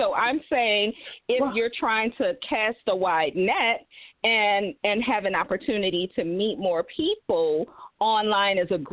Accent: New Orleans, Louisiana, United States; You know, how I'm born and raised in New Orleans.

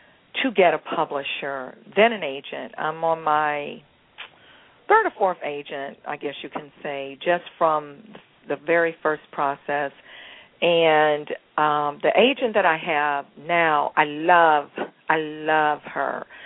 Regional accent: St. Louis, Missouri, United States; then I'll continue on to St. Louis, my hometown, Baltimore by the end of April.

